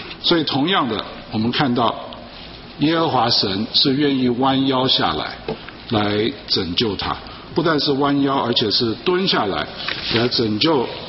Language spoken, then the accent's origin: Chinese; Taiwan; 功课不好就 equal 等于是坏孩子啊，在中国，在台湾那个是这样子的哈